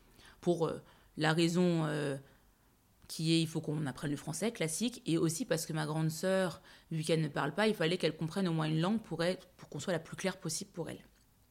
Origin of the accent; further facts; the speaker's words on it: Strasbourg, Grand Est, France; born there; je suis née en 1989 à Strasbourg, fin des années 80, dans un milieu, dans une cité qui, certes très heureuse, mais dans une enfance assez... dans un environnement, pardon, assez modeste.